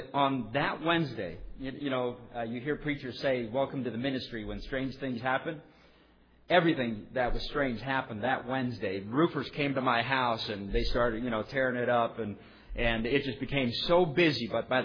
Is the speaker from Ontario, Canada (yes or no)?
yes; Leamington, Ontario, Canada; also born or lived in Bolivia / Mexico; We grew up in Bolivia until I was three, moved to Mexico, and then we moved to Ontario, Leamington area, matter of fact.